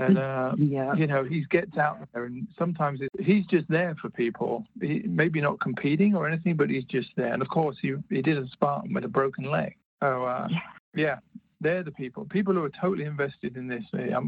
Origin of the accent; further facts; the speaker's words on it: United Kingdom; I'm British, stiff upper lip and all that.